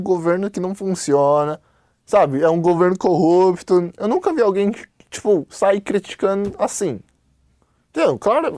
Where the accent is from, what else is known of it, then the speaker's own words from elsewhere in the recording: China; eu, como chinês, eu gosto do meu país, né?